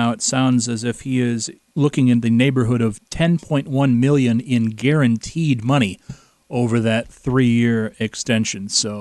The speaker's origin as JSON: {"language": "English", "town": "DeWitt", "region": "Iowa", "country": "United States", "tie": "born or raised there", "said": "a delicious Chuckie's tenderloin from my hometown of DeWitt, Iowa"}